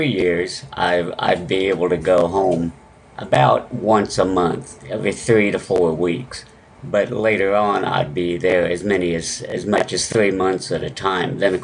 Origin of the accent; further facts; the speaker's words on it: Florida, United States; born there; I was born in Florida at the Eglin Air Force Base Hospital.